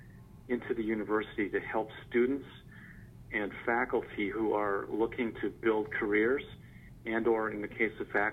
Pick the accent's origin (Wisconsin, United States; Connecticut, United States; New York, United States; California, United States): Wisconsin, United States; also born or lived in Washington, United States; Actually, I am in my 8th year at UW System, and it is a job that brought me back to my home state of Wisconsin.